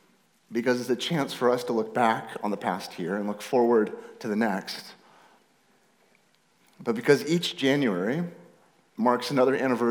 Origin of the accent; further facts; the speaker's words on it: Washington, United States; My wife, Cheyenne, and I grew up on the West Coast. We lived pretty much our whole lives in Northwest Washington State, near the coast and just a few miles south of the Canadian border.